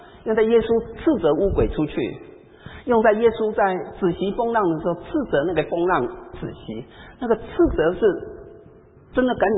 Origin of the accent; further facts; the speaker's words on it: Taiwan; 我小时候啊，我们闽南人呢、啊，也在台湾有一句这个责备小孩子的话